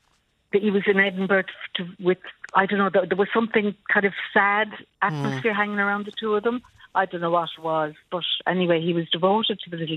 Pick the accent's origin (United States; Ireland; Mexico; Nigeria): Ireland; Dublin, Leinster; I said, we're both from Dublin.